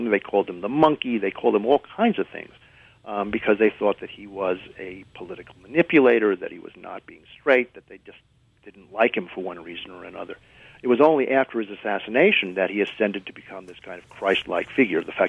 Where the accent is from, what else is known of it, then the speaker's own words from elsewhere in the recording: New York City, New York, United States; I grew up in Greenwich, or my father had a bookshop in Greenwich Village.